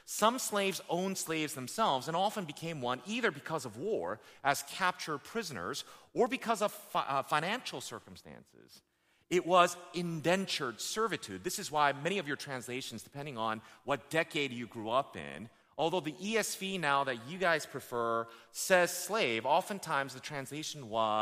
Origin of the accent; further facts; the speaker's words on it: United States; And I realize for you and I, especially growing up in America, hearing that someone is a slave is appalling to us.